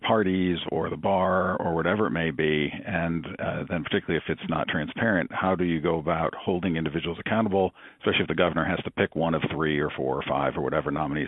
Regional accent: North Carolina, United States; because of what's going on in my home state of North Carolina.

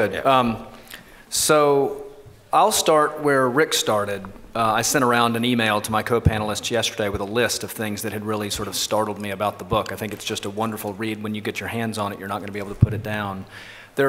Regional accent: Alabama, United States; Maybe it's because I'm a country boy. I'm from Alabama.

